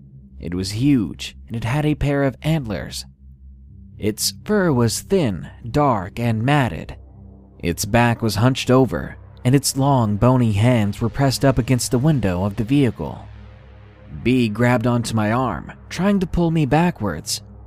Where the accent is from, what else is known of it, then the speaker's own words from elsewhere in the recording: Arkansas, United States; I'm actually from Arkansas.